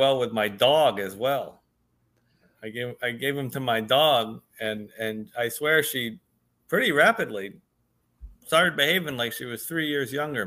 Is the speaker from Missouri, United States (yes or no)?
no; Massachusetts, United States; Well, I grew up in Massachusetts and in the Connecticut River Valley, and the soil there was very fertile, and I grew my own vegetables.